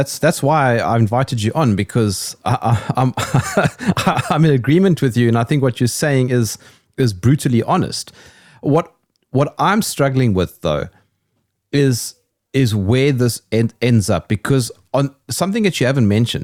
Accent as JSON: {"language": "English", "country": "South Africa", "second_language": "English", "said": "I, as a South African, I'm just I'm here because of the British Empire, but listen to my accent. My English is completely broken now. It's a mixture of all sorts of languages."}